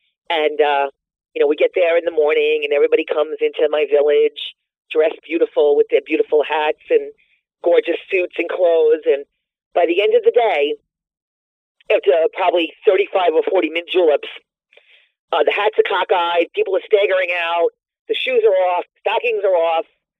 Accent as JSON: {"language": "English", "region": "the South", "country": "United States", "said": "They say my accent is so thick. They ask me all the time, are you from Brooklyn? A lot of people say to me all the time, you're not from around here. And I say, yes, I am from the South."}